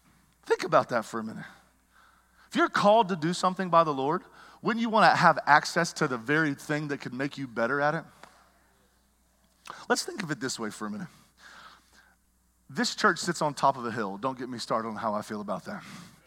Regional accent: the South, United States; Okay, I grew up in the South.

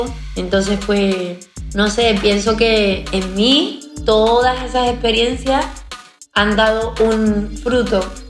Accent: southern Spain, Spain; yo vengo del sur de España, hablo así, me he criado así desde pequeñita, escuchaba la radio árabe. ¿Por qué? Porque vivo ahí.

